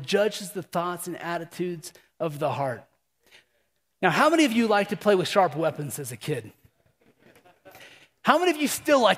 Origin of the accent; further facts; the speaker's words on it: Kansas, United States; Now, I mentioned I was from Kansas. Oftentimes, when people find out I'm from Kansas, they usually say the same thing.